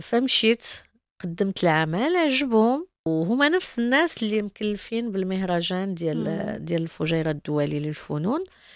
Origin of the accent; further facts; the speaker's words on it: Morocco; accent: Moroccan; اشتغلت كمغربية يعني لهجتي المغربية بدك الكلمات ديالنا